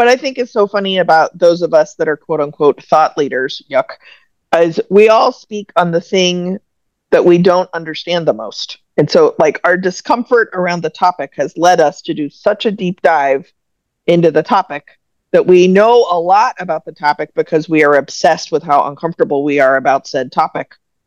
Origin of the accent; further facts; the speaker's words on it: Texas, United States; So I grew up in Texas.